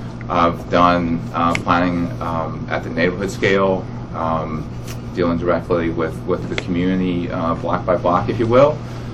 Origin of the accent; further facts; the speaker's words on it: Salisbury, Maryland, United States; born and raised in Salisbury, Maryland